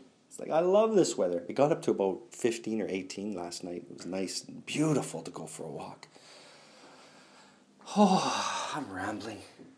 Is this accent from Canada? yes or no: yes; Canada; now in United States; being a Canadian in the States with cellular data is the closest thing to sodomy.